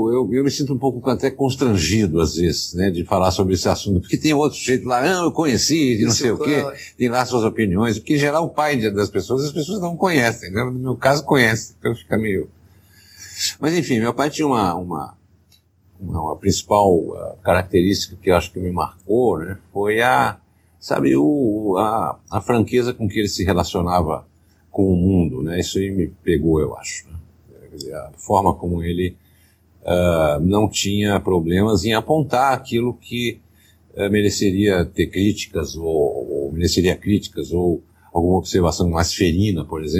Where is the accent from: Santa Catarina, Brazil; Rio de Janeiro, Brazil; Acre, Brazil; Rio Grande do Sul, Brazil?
Rio de Janeiro, Brazil; also born or lived in São Paulo; Nasci em São Paulo, mas imediatamente minha mãe, que havia se separado de meu pai, foi para o Rio de Janeiro, onde eu fiquei até os 14 anos de idade. Então eu sou um paulista carioca, né?